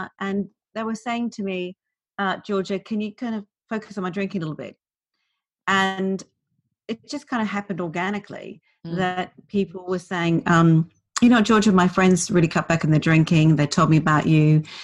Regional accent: Australia; also born or lived in London; I am Australian, and I live in Melbourne now. But I lived in London for 22 years. So, and I've only been back in Melbourne just over a couple of years. So I feel kind of half British and half Aussie.

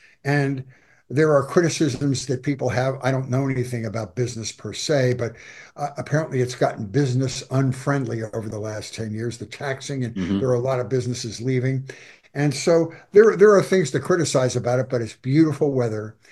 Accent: Philadelphia, Pennsylvania, United States; I came from Philadelphia, which is sort of New York adjacent.

